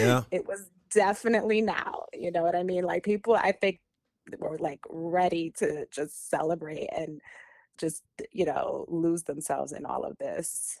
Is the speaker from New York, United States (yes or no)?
yes; New York, United States; now in Los Angeles, United States; I'm no longer in New York, guys. I am a New Yorker and I'm going to hold on to that as long as I can. But I'm based in Los Angeles